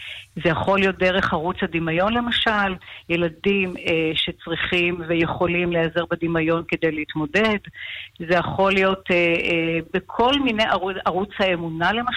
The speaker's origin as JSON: {"language": "Hebrew", "town": "Sderot", "region": "Southern District", "country": "Israel", "tie": "born or raised there", "said": "משפחתי גרה בסדרות, אני נולדתי וגדלתי בסדרות."}